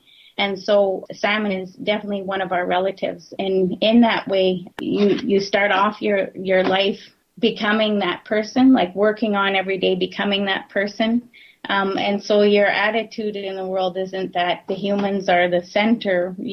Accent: British Columbia, Canada; it means boulder on the beach woman. I'm from Ch'eklesit and Tlaoquit, which are part of the new channels on the west coast of Vancouver Island.

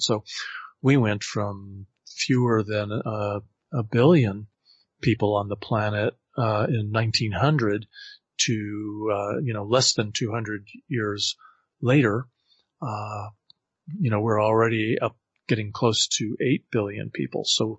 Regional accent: Colorado Springs, Colorado, United States; figured maybe a limited water supply might actually cause a rational thought in the American West and in my hometown of Colorado Springs.

